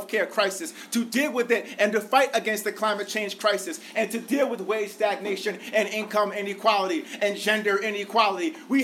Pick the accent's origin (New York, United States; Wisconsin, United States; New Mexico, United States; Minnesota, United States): New York, United States; Schenectady; You know, I'm an upstate kid. As much as they might try to make me out to be something else. Born and raised in Schenectady. Parents, proud workers at GE for many years.